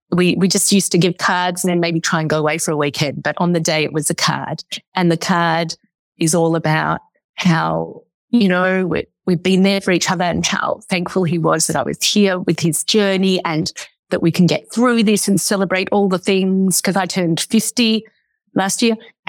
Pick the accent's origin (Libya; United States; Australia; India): Australia; Melbourne, Victoria; now in Sydney, Australia; We came back. We're from Melbourne. We live, which is another city to the south, maybe an hour by plane. But anyway, we moved up to Sydney about 15 years ago.